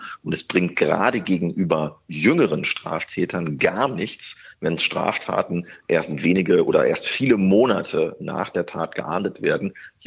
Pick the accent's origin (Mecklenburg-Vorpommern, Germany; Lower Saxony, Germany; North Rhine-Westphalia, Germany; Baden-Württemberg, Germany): Lower Saxony, Germany; Ich komme ja aus Niedersachsen, in Göttingen, in Lüneburg, in Goslar, in anderen großen Städten.